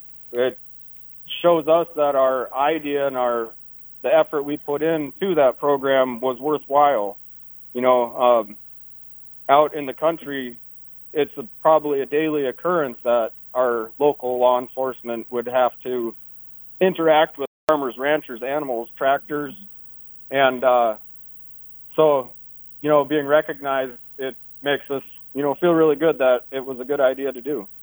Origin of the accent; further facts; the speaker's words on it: Minnesota, United States; we're from Cass County, Minnesota, and our county put together a law enforcement training class.